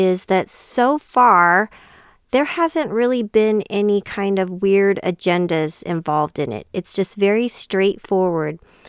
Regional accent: Colorado, United States; And we're from Colorado, so we went down to Colorado Springs.

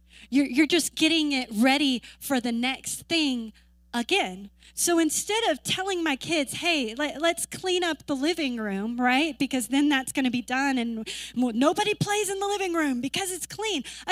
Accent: the South, United States; Because growing up in the South, and we hear about getting saved

